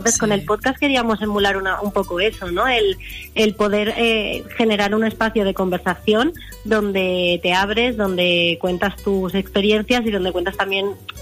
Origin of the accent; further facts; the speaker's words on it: Valencian Community, Spain; la tradición, ¿no?, que tiene estar de Parquineo también como valencianos y valencianas